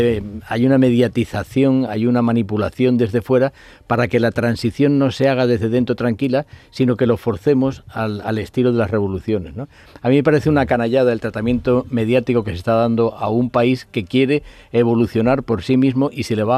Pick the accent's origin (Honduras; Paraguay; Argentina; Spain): Spain; Melilla; yo soy melillense por cuatro costados, ¿no?